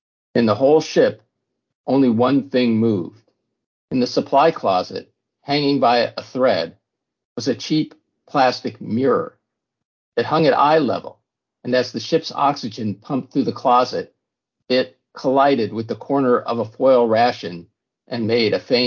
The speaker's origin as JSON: {"language": "English", "region": "Virginia", "country": "United States", "said": "She lives in rural Virginia, which is my home state"}